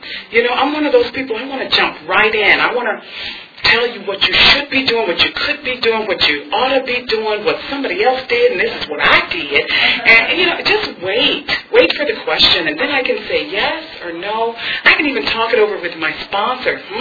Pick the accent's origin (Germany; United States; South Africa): United States; Midwest; You know, I'm from the Midwest. I didn't know what an appetizer was.